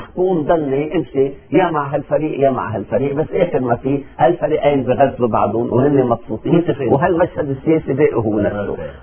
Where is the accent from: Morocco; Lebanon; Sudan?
Lebanon; اذا فعلا احنا كشعب لبناني عندنا كرامتنا